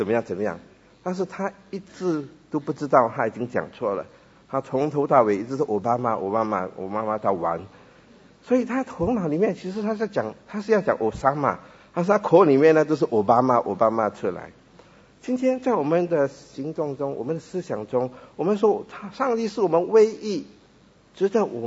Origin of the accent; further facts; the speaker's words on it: Fujian, China; 我们福建话有一句话啊